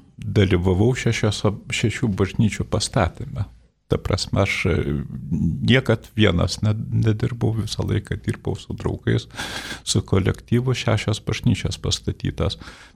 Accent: Nida, Klaipėda County, Lithuania; mes dar užaugome Nidos girininkyje, tai labai gražioje vietoje ant tos pačios kopos

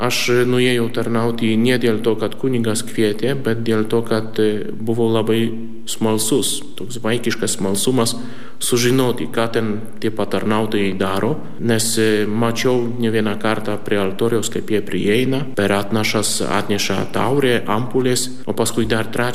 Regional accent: Poland; Lithuanian is a second language; now in Klaipėda, Lithuania; pranciškonas, konventualas. Esu kilęs iš Lenkijos, o dabar dirbu, tarnauju pranciškonų konventualų ordine, būtent Klaipėdoj

